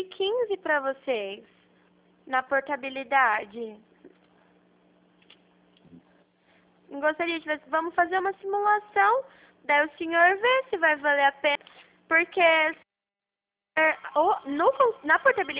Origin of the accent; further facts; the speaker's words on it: Maringá, Paraná, Brazil; eu sou de Maringá. A gente fica aqui na Avenida Brasil, ao lado da agência do Santander.